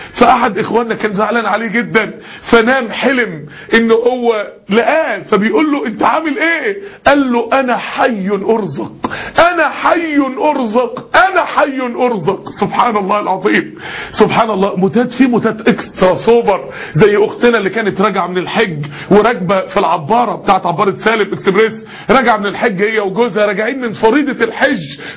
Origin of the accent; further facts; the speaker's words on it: Egypt; امرأة ماتت عندنا في مصر هنا